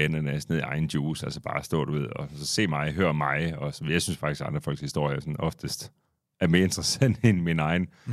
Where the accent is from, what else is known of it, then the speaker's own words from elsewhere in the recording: Randers, Central Denmark Region, Denmark; jeg var 42 år gammel, så jeg er fra 1980, og født og opvokset i Randers.